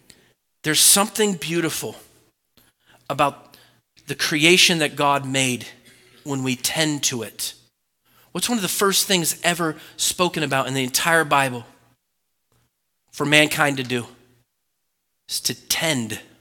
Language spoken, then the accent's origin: English; Oregon, United States; Now, I grew up in Oregon, born and raised.